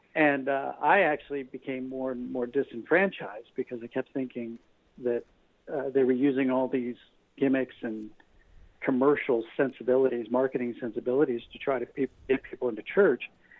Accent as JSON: {"language": "English", "country": "United States", "tie": "born or raised there", "said": "I'm an East Coast boy. I grew up outside of Washington, D.C."}